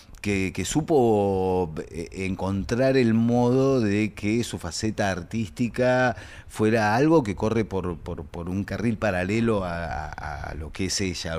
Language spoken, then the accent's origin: Spanish; Buenos Aires, Argentina; born there; Yo nací acá en Buenos Aires, pero de familia uruguaya. Yo soy un uruguayo honorario, digamos. Soy el primer argentino